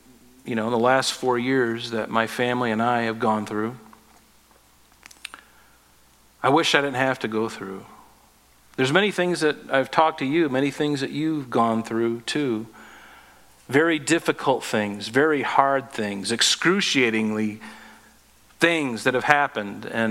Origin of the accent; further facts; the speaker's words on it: Pine Island, Florida, United States; I grew up on Pine Island in Florida